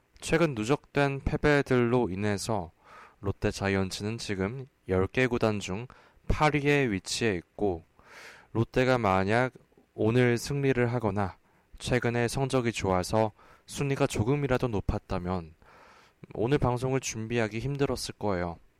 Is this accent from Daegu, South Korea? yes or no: no; Busan, South Korea; 제 고향이 부산이기 때문입니다.